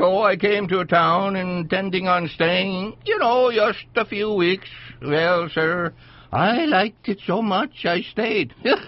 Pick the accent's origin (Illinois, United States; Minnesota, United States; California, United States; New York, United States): Minnesota, United States; born there; I was born in Minnesota, about 20 miles south of St. Paul.